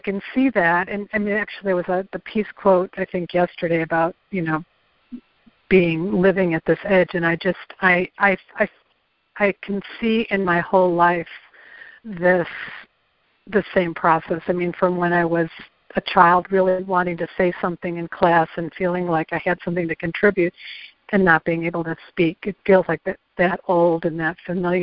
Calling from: Chicago, Illinois, United States; I'm calling from Chicago.

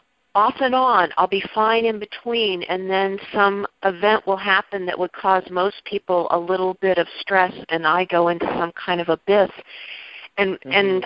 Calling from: North Carolina, United States; I've never called in before. … I'm calling from North Carolina.

